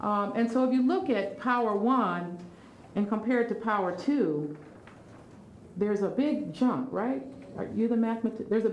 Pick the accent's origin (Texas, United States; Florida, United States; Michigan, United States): Michigan, United States; Battle Creek; moved away; When I grew up in Battle Creek, Michigan, and I went to the train station as an adult, and I had moved away at that point